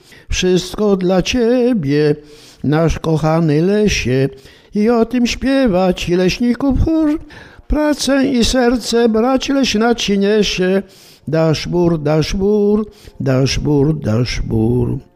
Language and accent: Polish; Pabianice, Łódź Voivodeship, Poland; also born or lived in Moscow, Russia; Wprawdzie urodziłem się w Moskwie, wychowałem się w Pabianicach, to Kalisz był mi też bliski.